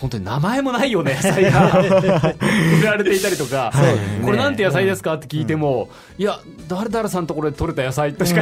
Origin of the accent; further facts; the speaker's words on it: Kochi, Japan; 高知生まれの高知育ちなんですけど